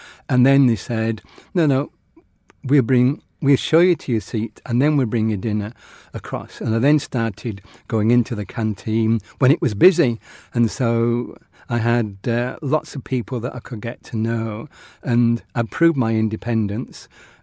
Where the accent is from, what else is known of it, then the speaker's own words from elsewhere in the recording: York, Yorkshire and the Humber, United Kingdom; I've been a sports fanatic growing up in York. I was a York City supporter, York Rugby League supporter, Yorkshire County Cricket Club follower, and horse racing.